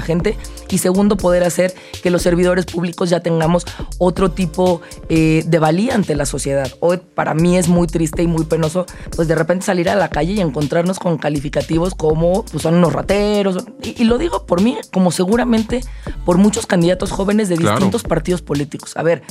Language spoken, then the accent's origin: Spanish; Mexico; en donde como mexicanos nos escuchamos.